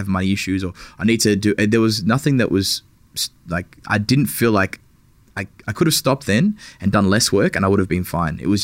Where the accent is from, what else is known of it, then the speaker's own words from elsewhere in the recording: Frankston, Victoria, Australia; Oh, I grew up in Frankston.